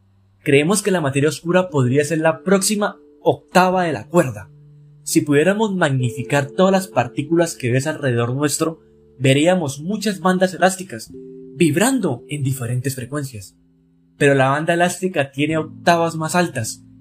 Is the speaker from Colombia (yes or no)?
yes; Colombia; Por si no sabían, yo soy colombiano. Y aquí en Colombia realmente no son tantas las personas que me escuchan.